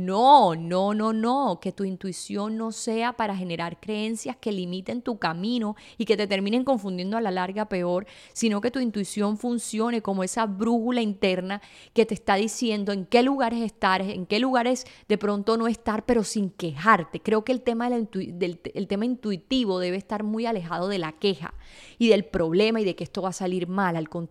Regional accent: Sincelejo, Sucre, Colombia; born there; moved away; hace 10 años que me mudé de Sincelejo, la ciudad donde nací. Yo me mudé de Sincelejo en el año 2010, es decir, hace 15 años

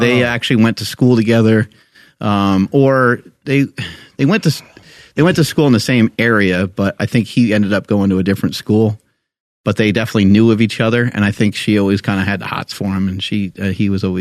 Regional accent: New York, United States; I said, well, I'm originally from New York. And he's like, well, what are you doing here? And I was like, well, I married a girl that's from here.

